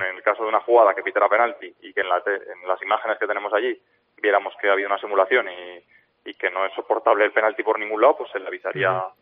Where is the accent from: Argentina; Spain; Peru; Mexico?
Spain; Aragon; como aragonés no puedo pitar a ningún equipo aragonés